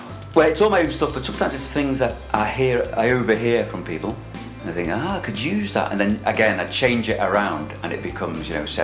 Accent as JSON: {"language": "English", "town": "Bebington", "region": "North West England", "country": "United Kingdom", "said": "Well, I'm from Liverpool, near Liverpool. I'm from a place called, quite a posh place really, called the Wirral."}